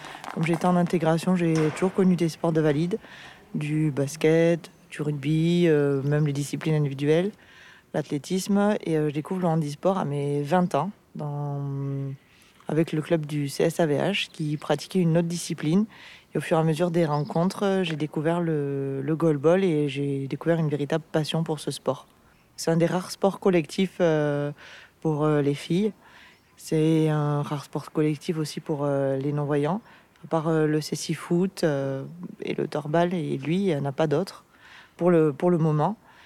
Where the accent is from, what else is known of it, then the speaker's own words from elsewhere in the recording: Nouvelle-Aquitaine, France; j'ai 32 ans, je suis originaire des Pyrénées-Atlantiques.